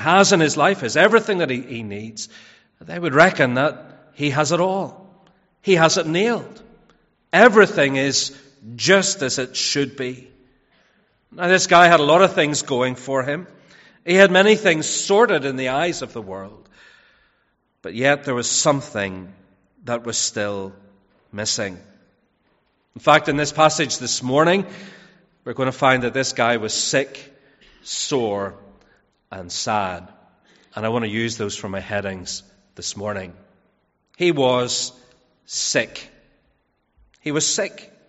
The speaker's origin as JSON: {"language": "English", "town": "Belfast", "region": "Northern Ireland", "country": "United Kingdom", "tie": "born or raised there", "said": "Whenever I was younger, growing up in Belfast, we used to refer to certain Christians as being clean living."}